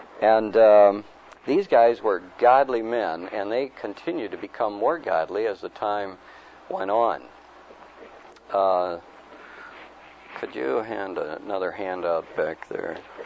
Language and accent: English; Minneapolis, Minnesota, United States; I'm from Minneapolis, Minnesota, and on one of my visits back to Minneapolis, I was on my way to Okinawa, my wife and my little daughter and I.